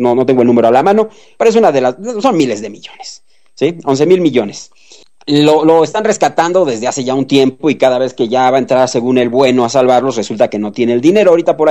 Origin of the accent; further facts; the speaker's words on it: Mexico; Apreciaciones personales como un mexicano.